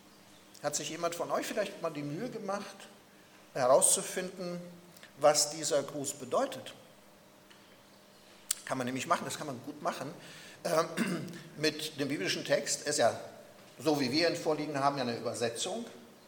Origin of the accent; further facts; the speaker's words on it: Croatia; dort wo ich aufgewachsen bin in Kroatien oder wo ich die Teenagerzeit verbracht habe